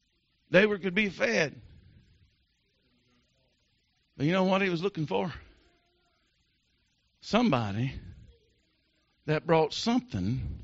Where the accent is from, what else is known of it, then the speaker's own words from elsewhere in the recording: Virginia, United States; You can probably tell, but no, I'm not from New Jersey. I'm from southern western Virginia.